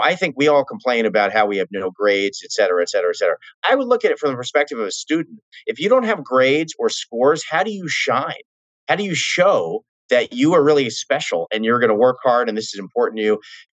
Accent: Cleveland, Ohio, United States; but I grew up in Cleveland.

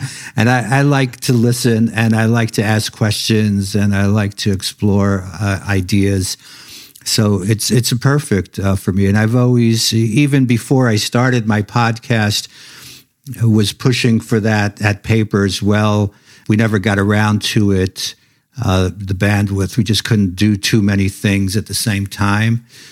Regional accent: Brooklyn, New York, United States; And I was a kid growing up in Brooklyn and really had no access directly to any of that.

